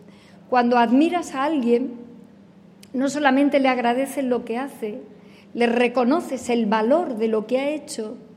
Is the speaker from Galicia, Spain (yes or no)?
no; Córdoba, Andalusia, Spain; Yo, en el punto intermedio, que para eso soy cordobesa y me puedo ahorrar ese mal rato sevillano.